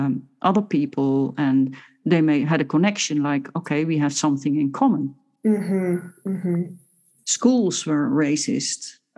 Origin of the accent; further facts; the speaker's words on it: Netherlands; now in United Kingdom; Because when I came in the UK, I come from the Netherlands.